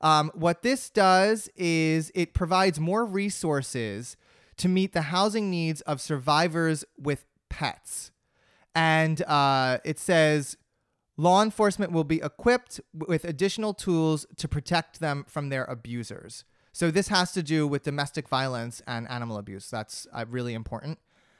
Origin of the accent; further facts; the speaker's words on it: New Jersey, United States; My home state of New Jersey, I am so proud